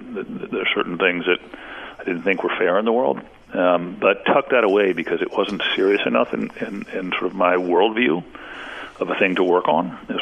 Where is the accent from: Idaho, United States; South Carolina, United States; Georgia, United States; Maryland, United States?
Maryland, United States; College Park; also born or lived in Washington, D.C.; So I grew up in the Washington, D.C. and College Park, Maryland area.